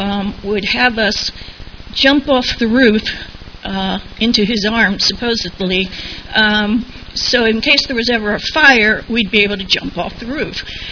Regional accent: Swarthmore, Pennsylvania, United States; born there; I was born in Pennsylvania, Swarthmore, Pennsylvania. It's a pretty little town. I'm one of six kids in a Catholic home

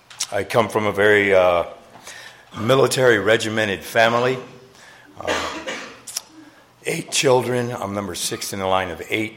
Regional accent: Parris Island, South Carolina, United States; also born or lived in San Diego, California; I was born here in San Diego. My father received a promotion from being a drill instructor here, and we were transferred to Parris Island, South Carolina, where I was raised.

